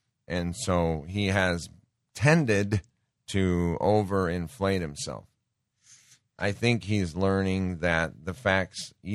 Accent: Great Falls, Montana, United States; Because Donald Trump spoke in my hometown of Great Falls, Montana.

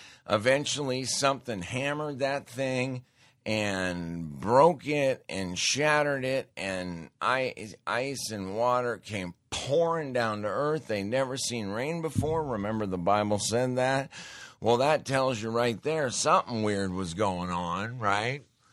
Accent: Montana, United States; I grew up in Montana. I loved Glacier Park. We went there every summer.

